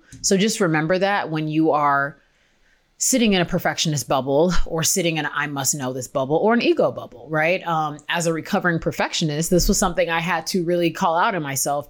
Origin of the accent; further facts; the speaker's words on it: United States; so from being a Nigerian American